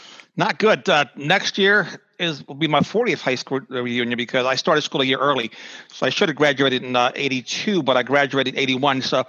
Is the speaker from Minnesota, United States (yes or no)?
no; Essex, Maryland, United States; I grew up in Essex, so I do have a lot of fond memories of that area and grew up running around East Point Mall.